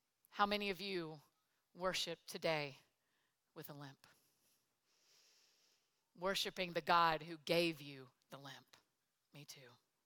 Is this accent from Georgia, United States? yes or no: yes; Georgia, United States; 's going to be leaning on a staff too, except I'm from Georgia. We call these walking sticks.